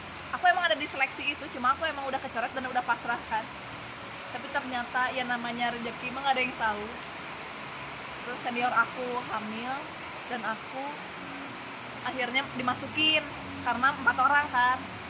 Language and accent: Indonesian; Bandung, West Java, Indonesia; born there; Terus apalagi aku lahir di Bandung tanggal 16 April 1996.